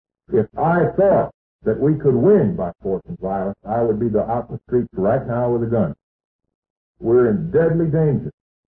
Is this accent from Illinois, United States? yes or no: no; Maine, United States; now in US South; I'm a Yankee from Maine, and I'm probably a better Confederate than a lot of the people that are crawling around someplace down here.